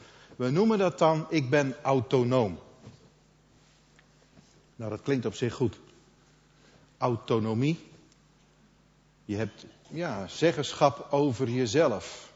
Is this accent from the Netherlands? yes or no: yes; Friesland, Netherlands; born there; In mijn geval, ik ben een Fries van geboorte.